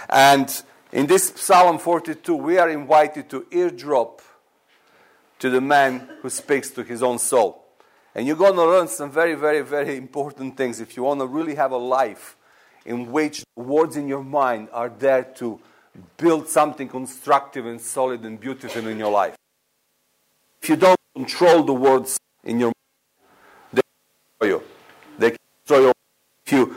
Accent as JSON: {"language": "English", "country": "Serbia", "said": "I'm from Serbia and all that."}